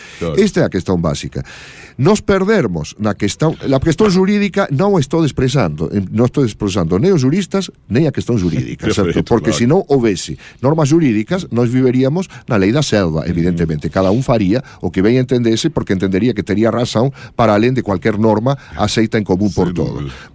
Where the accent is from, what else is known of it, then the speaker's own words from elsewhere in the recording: Argentina; Portuguese is a second language; now in Brazil; eu sou argentino, e isso já não preciso nem sequer esclarecer, certo? Porque está no meu sotaque, certo?